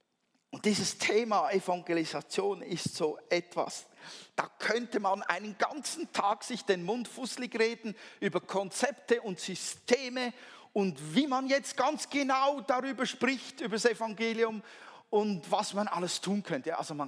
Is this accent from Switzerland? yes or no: yes; Switzerland; Wenn ich als Schweizer Pastor würde mit so einem Teil